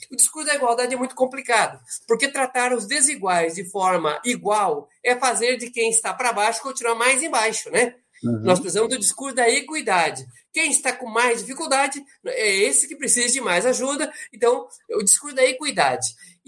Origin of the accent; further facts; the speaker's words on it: Tomazina, Paraná, Brazil; born there; ou lá em Tomazina, aí no Norte Velho do Paraná, onde eu nasci, perto ali no Ribeirão da Anta, onde eu nasci.